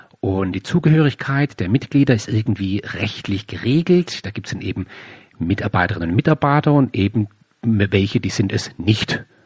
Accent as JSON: {"language": "German", "region": "Baden-Württemberg", "country": "Germany", "said": "ich komme hier aus dem Süden, hier gibt es in der Nähe von meinem Heimatort gibt's das Headquarter von Bosch"}